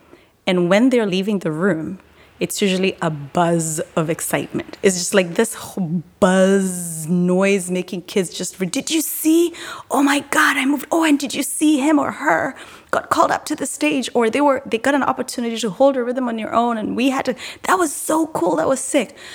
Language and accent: English; Kenya; you're from Sudan, I'm from Kenya. You speak a different language.